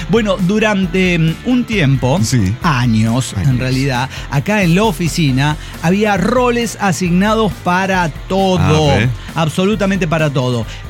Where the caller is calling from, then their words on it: Mexico City, Mexico; de Ciudad de México.